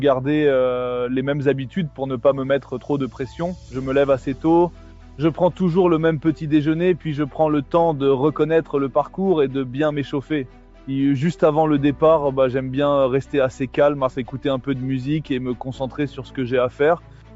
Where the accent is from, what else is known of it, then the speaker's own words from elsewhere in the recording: Manigode, Auvergne-Rhône-Alpes, France; je viens de Manigode et que j'étais au club de la Clusaz, j'ai grandi là-dedans